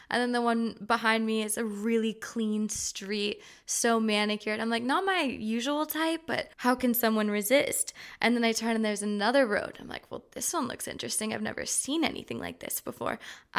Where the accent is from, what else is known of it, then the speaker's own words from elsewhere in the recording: United States; even though obviously I'm an American, majority of my friends are American.